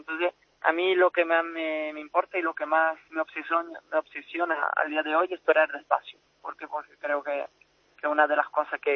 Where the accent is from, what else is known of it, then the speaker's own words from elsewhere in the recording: France; Spanish is a second language; porque pues como francés, ¿qué voy a querer yo, no?